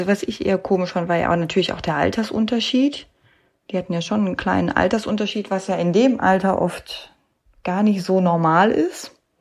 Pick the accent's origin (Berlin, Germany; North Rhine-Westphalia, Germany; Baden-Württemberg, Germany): North Rhine-Westphalia, Germany; oder die haben halt geschockt, wie man das ja so schön nennt bei uns im Ruhrgebiet, ne?